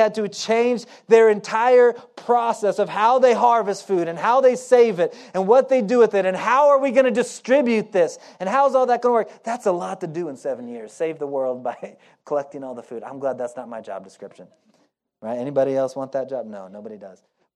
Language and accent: English; Oklahoma, United States; I grew up in Oklahoma. We have tornadoes there.